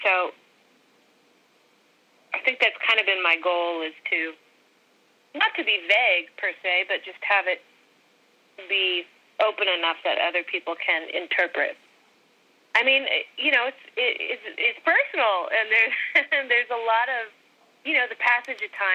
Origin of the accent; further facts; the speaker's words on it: United States; I'm American, and we've had a pretty earth-shattering, you know, election and presidential campaign